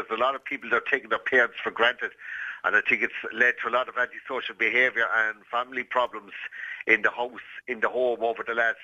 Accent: Cork, Munster, Ireland; Yeah, I'm from Cork, to see

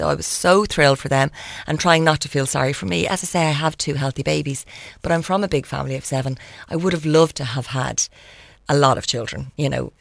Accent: Ireland; certainly, as Irish people. You know, we've been so good facing a lot of issues and problems in this country

